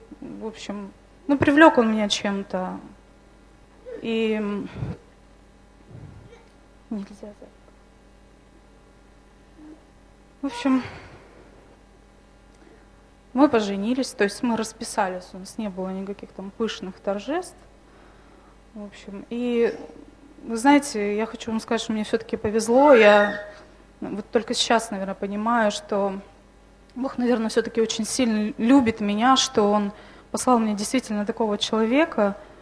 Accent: Transnistria, Moldova; now in Moscow, Russia; Я приехала из Приднестровья.

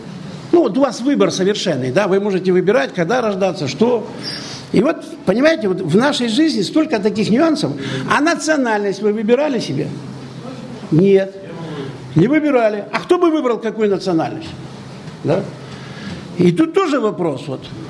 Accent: Magadan Oblast, Russia; born there; а я родился под Магаданом, 600 километров от Магадана.

